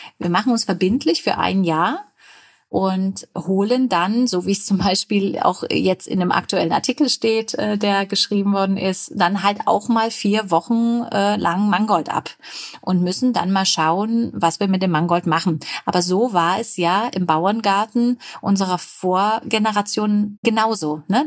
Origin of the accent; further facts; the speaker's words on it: Dresden, Saxony, Germany; born there; Ich bin gebürtig aus Dresden.